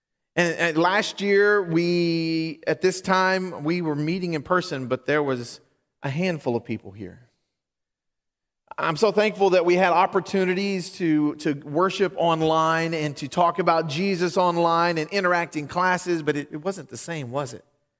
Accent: Louisiana, United States; I'm from Louisiana. Fall lasts for 30 minutes.

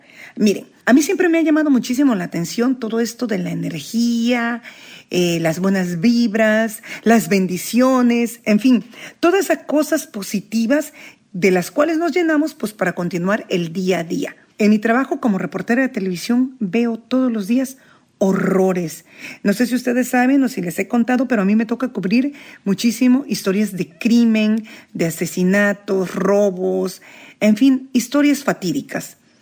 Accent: Mexico; en México se acostumbra o acostumbramos en esta región del sur de donde yo soy a expresarnos de esta manera

